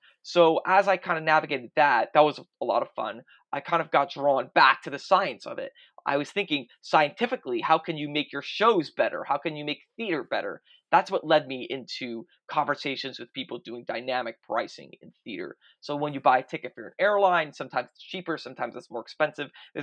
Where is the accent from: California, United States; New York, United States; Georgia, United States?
New York, United States; Brooklyn; I grew up in Brooklyn in mm-hmm. a really religious community.